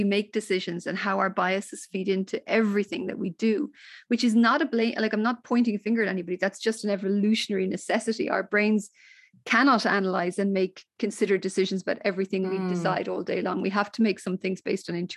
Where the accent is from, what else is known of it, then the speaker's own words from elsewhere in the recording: Ireland; growing up in Ireland, where we had a culture that was quite closed in the early years.